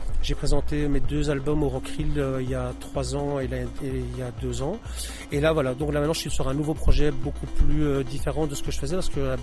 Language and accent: French; Charleroi, Wallonia, Belgium; now in Brussels, Belgium; En fait, moi, je suis originaire de Charleroi, mais je vis sur Bruxelles.